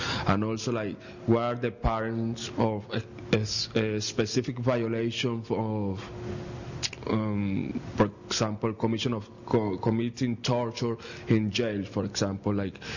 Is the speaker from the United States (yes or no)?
no; Colombia; English is a second language; I'm from Colombia.